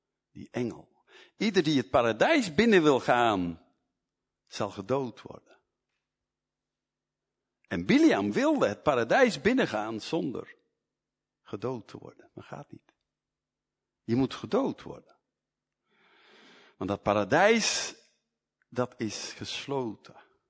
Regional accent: Netherlands; In de oorlog, ik kom van Nederland, en daar is heel beroemd de verzetsgroepen.

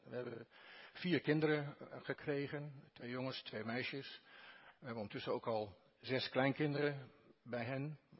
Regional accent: Netherlands; now in Belgium; Toen we hier naar België kwamen, waren we echt, u zult het aan mijn accent natuurlijk direct wel horen, ik kom van boven de grens.

